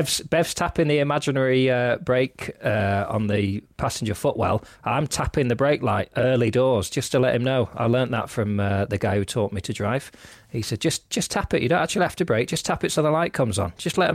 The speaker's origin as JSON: {"language": "English", "town": "Lancaster", "region": "North West England", "country": "United Kingdom", "tie": "born or raised there", "said": "Listen, if you're in region at Grand, you're going around one way system. You're going past what used to be Elemental and Toast nightclubs when I were in Lancaster."}